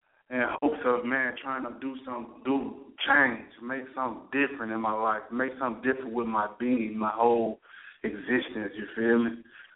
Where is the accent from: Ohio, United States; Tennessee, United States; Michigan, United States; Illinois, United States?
Tennessee, United States; now in Georgia, United States; I'm from Middle Tennessee, but I'm out here in Georgia, Latonia.